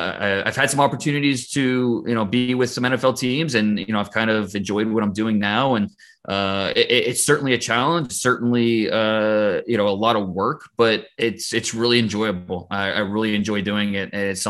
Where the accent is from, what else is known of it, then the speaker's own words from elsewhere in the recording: Ohio, United States; Well, growing up in Northeast Ohio, when the Browns came back in 1999, something clicked for me